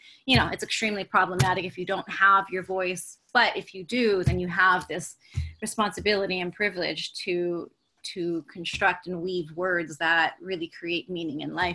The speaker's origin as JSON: {"language": "English", "country": "Philippines", "first_language": "Kapampangan", "second_language": "English", "lives_now": "Hawaii, United States", "said": "There's one similar in my native language, which is Kapungbangan. It's in the North Philippines."}